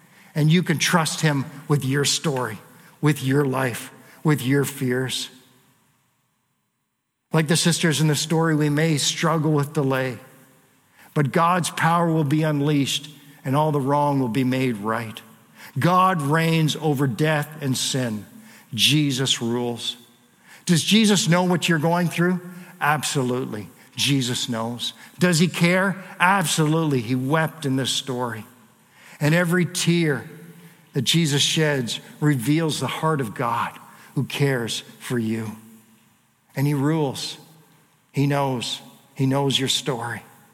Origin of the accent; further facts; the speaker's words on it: Canada; I'm from Canada. We don't want to see snow.